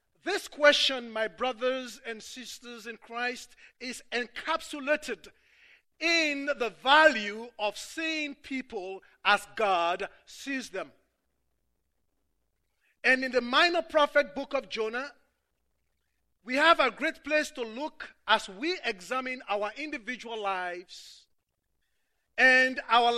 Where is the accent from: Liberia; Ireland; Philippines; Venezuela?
Liberia; moved away as an adult; now in United States; I'm from Liberia, like Bob rightly said. For the last 7 years, going 8 years now, my family and I have been here in the U.S.